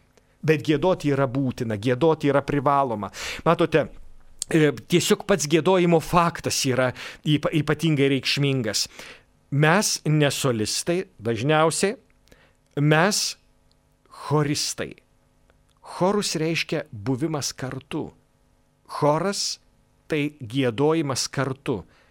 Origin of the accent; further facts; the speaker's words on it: Šakiai, Marijampolė County, Lithuania; aš esu kilęs iš Šakių ir užaugau tiesiog ne mokykloje, o bažnyčioje